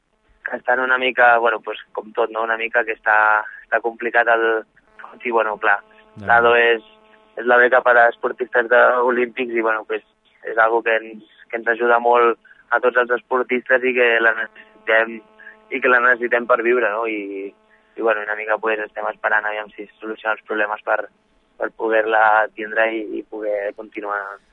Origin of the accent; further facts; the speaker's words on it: Catalonia, Spain; jo que soc de Cerdanya